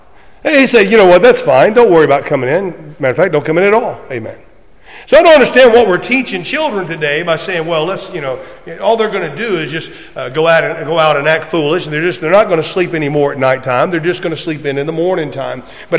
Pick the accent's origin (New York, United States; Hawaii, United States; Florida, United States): Florida, United States; And believe it or not, even growing up in Southwest Florida, there was a few times that it was cold.